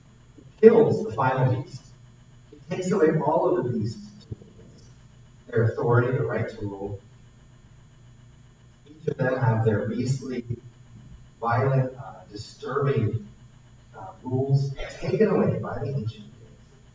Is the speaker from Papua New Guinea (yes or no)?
yes; Papua New Guinea; In the country where I grew up in Papua New Guinea, the highest mountain is called Mount just under 15,000 feet tall.